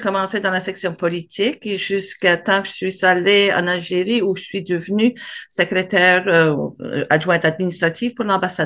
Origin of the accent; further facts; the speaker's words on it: Canada; accent: Acadian; Mais j'ai jamais, jamais caché mon accent acadien.